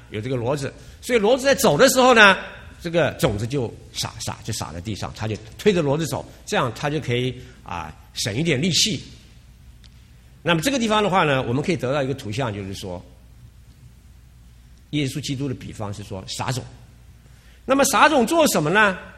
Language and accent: Chinese; Neihu, Taipei, Taiwan; 我从小呢，我是在乡间长大的，我是在台北的这个内湖我长大，那我们家前面呢一大片都是稻田。